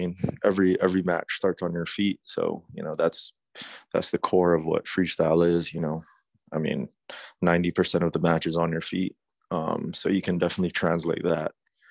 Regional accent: Guam; It's that island life, man. It's all about family, community, tight-knit

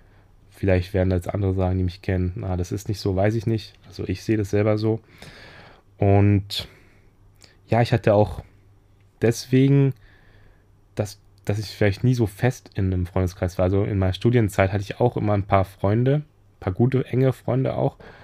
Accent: Hesse, Germany; now in Berlin, Germany; bin ich da nach Berlin, was ja ziemlich weit entfernt ist von meiner Heimatstadt in Hessen.

